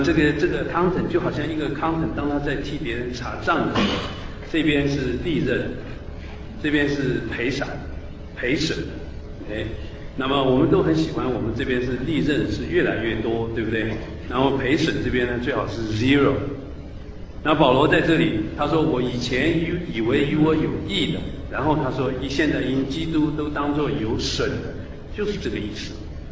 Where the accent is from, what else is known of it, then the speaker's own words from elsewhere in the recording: China; 我们从大陆来的